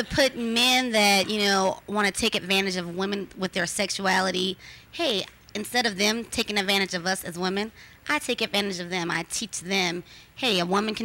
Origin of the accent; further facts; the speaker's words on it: New Orleans, Louisiana, United States; Well, I'm not from a conservative place. I'm from New Orleans, so